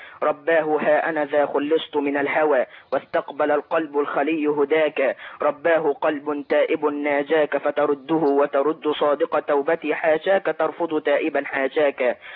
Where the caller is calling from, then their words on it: Cairo, Cairo Governorate, Egypt; من القاهره.